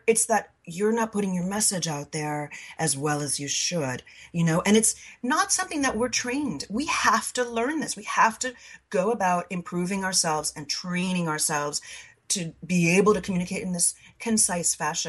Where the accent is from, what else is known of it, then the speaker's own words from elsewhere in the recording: New York, United States; accent: Long Island; At the age of 14, I changed my Long Island accent.